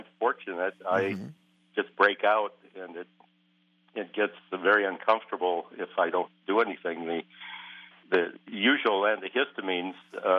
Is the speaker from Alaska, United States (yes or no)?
no; Minnesota, United States; now in Florida, United States; I live in Florida, but I'm from Minnesota, so you can't take that out